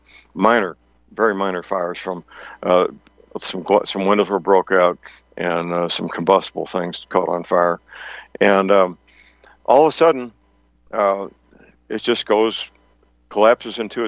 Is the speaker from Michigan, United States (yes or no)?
no; St. Louis, Missouri, United States; I know in downtown St. Louis, my hometown, MetLife built a structure roughly the same size as Building 7.